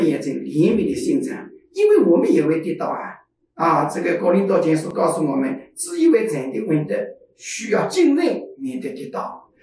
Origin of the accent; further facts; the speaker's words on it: Zhejiang, China; 所以我们家乡有一条美丽的钱塘江啊，起源于富春江。啊，一直新安江水库、富春江水库往下流呢，啊，流到杭州三江的地方，它就改名为钱塘江